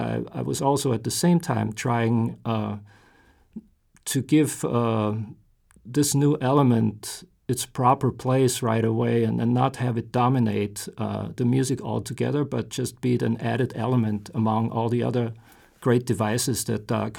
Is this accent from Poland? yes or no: no; Austria; moved away as an adult; now in United States; although I grew up in Austria, I was a jazz musician while I was living there.